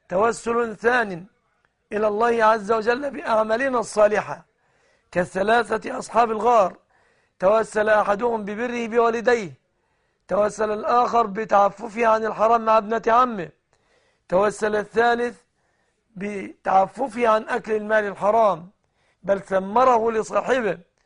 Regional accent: Egypt; بلادنا مصر

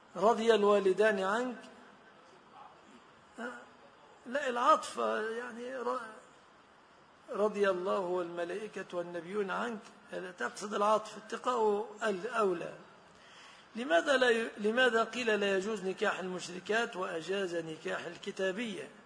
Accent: Egypt; كما يقول شخص للآخر في بلادنا مصر

